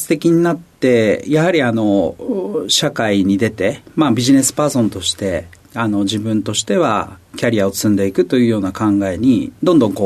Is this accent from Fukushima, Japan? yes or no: no; Kobe, Hyogo, Japan; 兵庫県神戸市です。